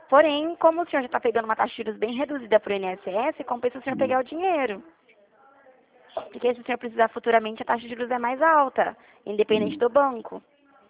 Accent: Presidente Prudente, São Paulo, Brazil; sou de Presidente Prudente.

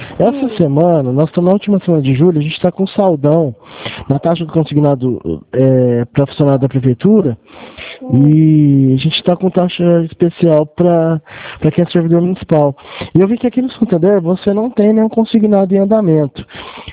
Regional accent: Franca, São Paulo, Brazil; Eu sou daqui de Franca.

